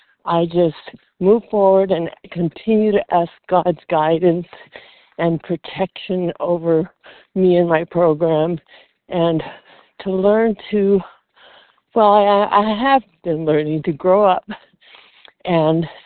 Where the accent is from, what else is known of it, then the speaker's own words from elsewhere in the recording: Nevada, United States; from Nevada.